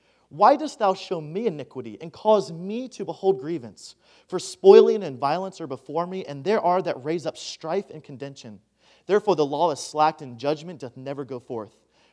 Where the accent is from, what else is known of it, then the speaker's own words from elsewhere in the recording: Maryland, United States; now in California, United States; Growing up in Maryland, I thought I would be used to the cold, but we moved out to California and right outside of San Diego.